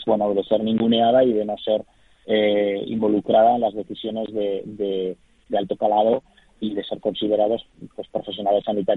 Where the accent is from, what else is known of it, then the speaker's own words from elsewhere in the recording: Spain; moved away as an adult; yo me fui de España con 22 años, volví con 51